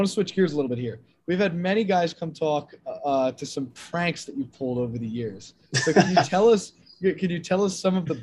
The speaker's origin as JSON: {"language": "English", "country": "United States", "said": "As an American, I actually don't really know exactly what it is."}